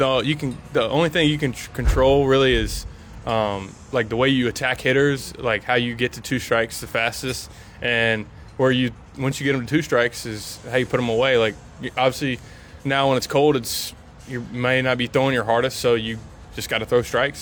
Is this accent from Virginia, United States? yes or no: yes; Virginia, United States; also born or lived in Durham; so my bio says I'm from Durham, but I was actually born in Durham, raised in Virginia.